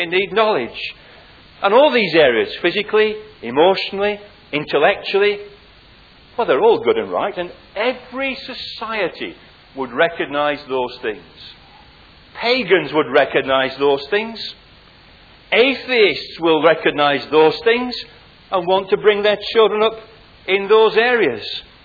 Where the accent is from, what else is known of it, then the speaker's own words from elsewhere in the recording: England, United Kingdom; as an Englishman, I'm sure you as Welsh people were really behind the English team.